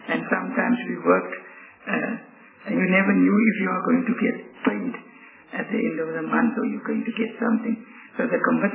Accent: Beaufort West, Western Cape, South Africa; I'm from Beaufort West, but I taught 16 years in Cape Town, 11 years in Vandenberg, Silver Stream.

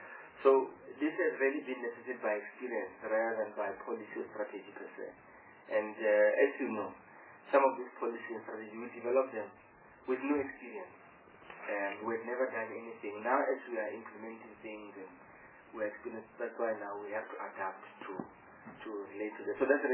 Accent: Limpopo, South Africa; on normal I say I come from Limpopo and I keep citing the examples

